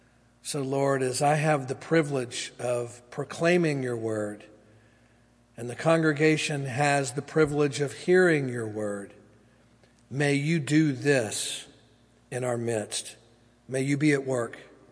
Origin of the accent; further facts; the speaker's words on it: Tennessee, United States; also born or lived in Georgia / Florida; And I did meet Doug when I was a Floridian, but before that I was from Georgia and originally from Tennessee. And you'll hear a little bit of that still there in my voice.